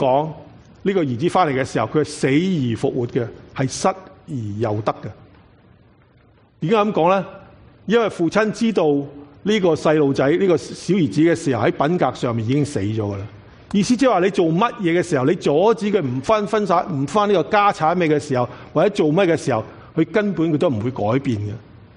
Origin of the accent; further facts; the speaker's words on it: China; 因为当时的时候，在或者在我们中国人或者中东人的时候，都有同一个的习惯